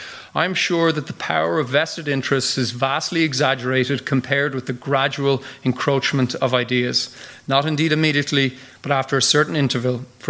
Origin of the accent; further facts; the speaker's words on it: Ireland; As an Irishman